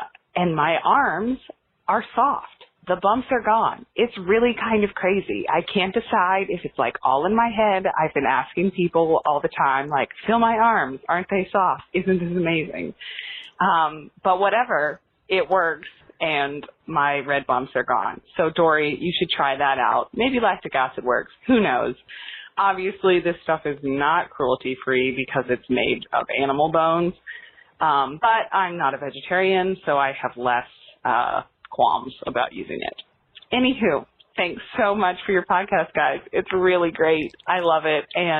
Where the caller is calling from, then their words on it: Brooklyn, New York, United States; I'm calling from Brooklyn.